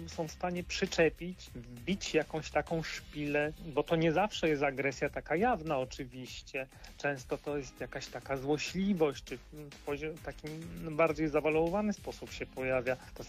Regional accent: Łódź, Łódź Voivodeship, Poland; no w związku z tym, że tu mieszkam, jestem łodzianinem

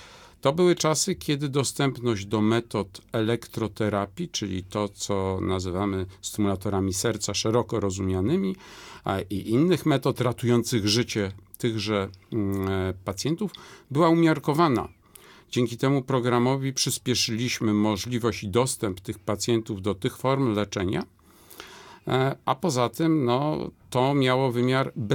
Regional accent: Łódź, Łódź Voivodeship, Poland; De facto od urodzenia jestem obywatelem miasta Łodzi. Tu trwała moja edukacja szkolna, tu skończyłem studia medyczne, no i tu pracuję w sposób nieustający.

